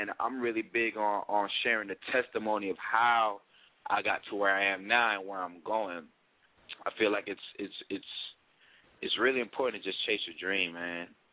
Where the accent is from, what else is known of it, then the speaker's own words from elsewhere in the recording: Palm Beach, Florida, United States; now in Miami, United States; I'm originally from Palm Beach. When I turned 17, when I started taking music seriously, I just came down to Miami on my own.